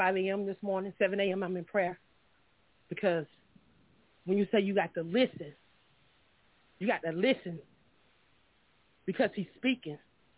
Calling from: Union City, Georgia, United States; I'm calling from Union City, Georgia tonight.

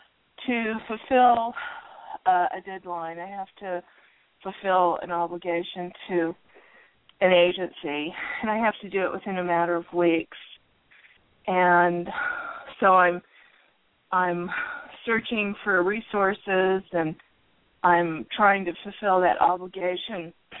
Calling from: Arizona, United States; I'm calling you from Arizona.

